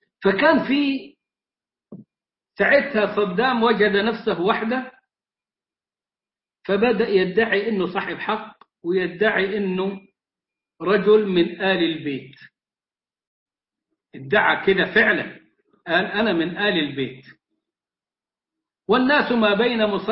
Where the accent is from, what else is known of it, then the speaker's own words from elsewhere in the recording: Egypt; احنا كمصريين